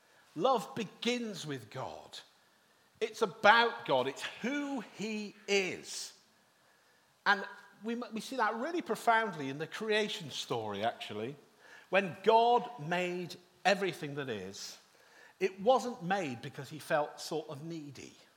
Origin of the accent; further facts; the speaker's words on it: England, United Kingdom; because we don't like speaking about things like this when we're English.